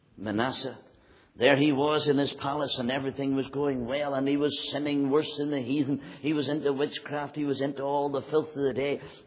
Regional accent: Ireland; oh, visitors, where are you from? Ireland. We're from Ireland.

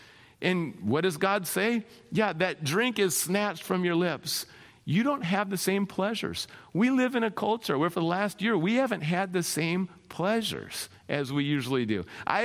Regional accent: Minnesota, United States; I grew up in Minnesota. The joke was the mosquito's the state bird because they're that big.

